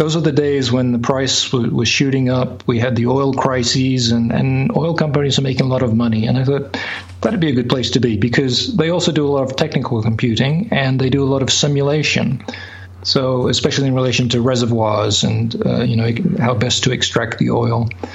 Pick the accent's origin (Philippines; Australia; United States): Australia; born there; also born or lived in London, United Kingdom; I used to go on home leave to Australia because I was born in Australia.